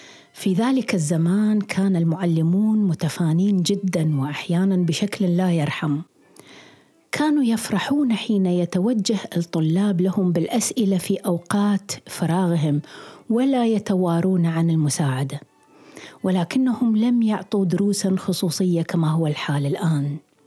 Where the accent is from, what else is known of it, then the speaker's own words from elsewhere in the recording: Hilla, Babylon Governorate, Iraq; also born or lived in Baghdad; أنا ولدت في مدينة الحلة وعشت فيها إلى سنة 1952، وبعدها انتقلنا إلى بغداد.